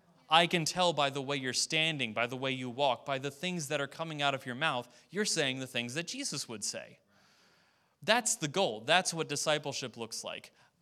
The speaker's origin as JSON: {"language": "English", "town": "Hampton Roads", "region": "Virginia", "country": "United States", "tie": "born or raised there", "said": "I don't know if this is a sixth sense that you just develop growing up in Hampton Roads"}